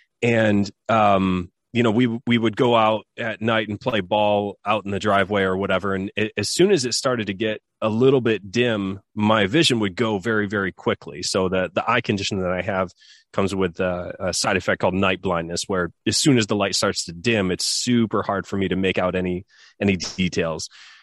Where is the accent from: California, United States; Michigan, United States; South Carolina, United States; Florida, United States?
Michigan, United States; I was born on in a small rural town in Southwest Michigan. I grew up in Michigan in the U.S. and grew up on a farm